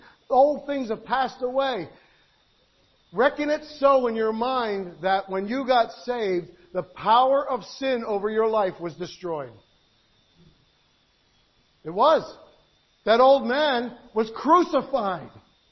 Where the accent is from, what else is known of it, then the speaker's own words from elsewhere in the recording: United States; born there; But I'm an American. I was born in America.